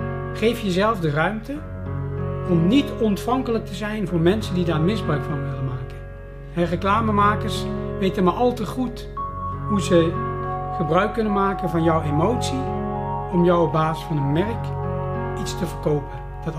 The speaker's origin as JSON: {"language": "Dutch", "town": "Amersfoort", "region": "Utrecht", "country": "Netherlands", "said": "ik ben een Amersfoorter, ik ben een Nederlander, een Europeaan"}